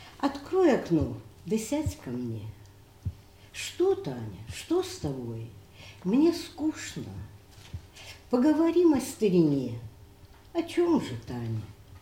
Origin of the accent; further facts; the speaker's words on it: Saint Petersburg, Russia; moved away; я из Ленинграда